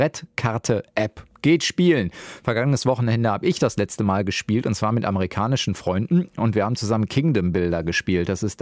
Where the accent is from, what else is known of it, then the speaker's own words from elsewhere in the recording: North Rhine-Westphalia, Germany; ich komme schließlich aus dem Ruhrgebiet